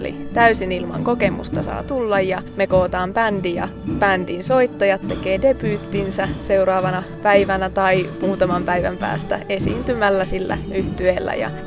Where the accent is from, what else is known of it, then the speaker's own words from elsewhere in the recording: Orivesi, Pirkanmaa, Finland; also born or lived in Helsinki; Ja olen Orivedeltä kotoisin, mutta Helsingistä muutin tänne.